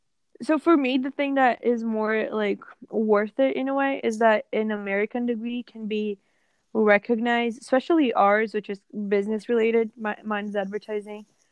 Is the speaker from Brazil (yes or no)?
yes; Brazil; I mean, it's hard to tell because we're from Brazil, so we have our own experiences.